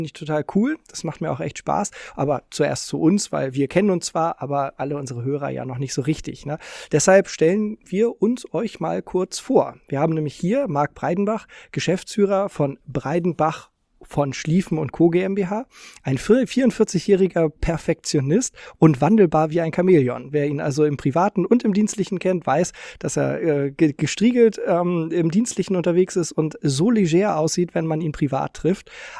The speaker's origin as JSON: {"language": "German", "region": "Hamburg", "country": "Germany", "tie": "born or raised there", "said": "Ich bin nämlich auch in Hamburg groß geworden"}